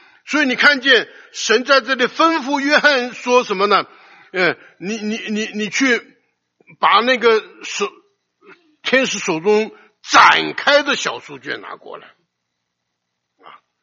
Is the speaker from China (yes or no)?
yes; China; 我们中国人常讲，你不能画饼充饥啊